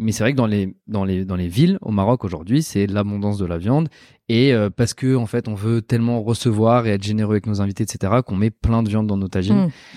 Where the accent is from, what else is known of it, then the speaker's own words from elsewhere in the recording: France; étant jeune, j'ai grandi en France, évidemment